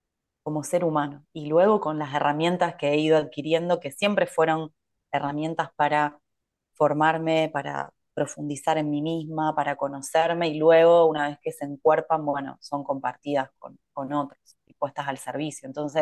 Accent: Rosario, Santa Fe, Argentina; born there; moved away; also born or lived in Costa Rica / Mexico; Soy argentina, nací en la ciudad de Rosario y ya hace 5 años que me fui de Argentina. Estuve viviendo en varios lugares del mundo, sobre todo y principalmente entre Costa Rica y México.

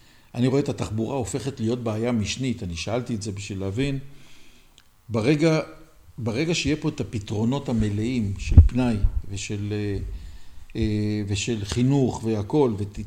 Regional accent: Jerusalem, Jerusalem District, Israel; עוד אני ירושלמי, יש לי רכבת קלה מהבית עד הרכבת

